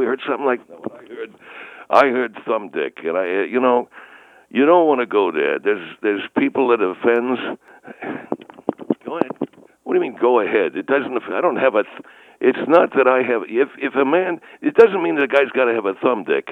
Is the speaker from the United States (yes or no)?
yes; Northeast, United States; Well, we come from the Northeast